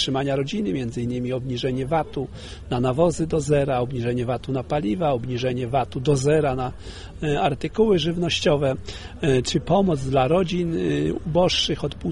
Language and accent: Polish; Masovian Voivodeship, Poland; ja pochodzę z powiatu garwolińskiego i widzę, że ta idea tutaj szczególnie rozkwita.